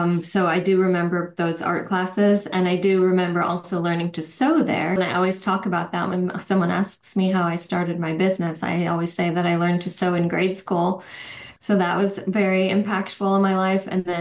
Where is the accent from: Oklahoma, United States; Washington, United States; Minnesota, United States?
Minnesota, United States; St. Paul; Yes, I'm very happy that we grew up in St. Paul. It was a beautiful, beautiful place to grow up.